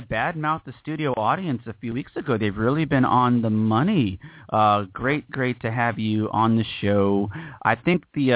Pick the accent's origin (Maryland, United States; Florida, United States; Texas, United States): Texas, United States; born there; I was born in Texas. I'll be buried in Texas, but my parents were born in Fall River, Massachusetts